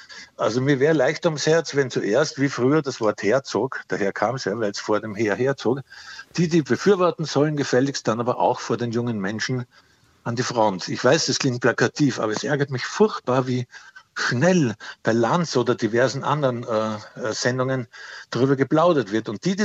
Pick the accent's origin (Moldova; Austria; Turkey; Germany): Austria; wenn ich mir das als Österreicher erlauben darf